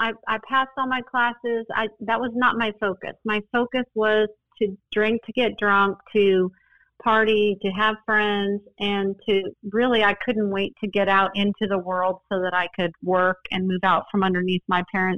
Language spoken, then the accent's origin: English; Boulder, Colorado, United States; I grew up in Boulder, Colorado.